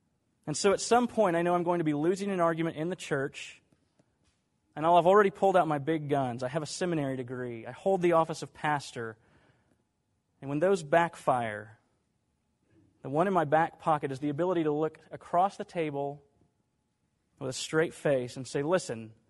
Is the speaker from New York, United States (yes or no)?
yes; New York, United States; It's okay, I know about them. I'm from New York.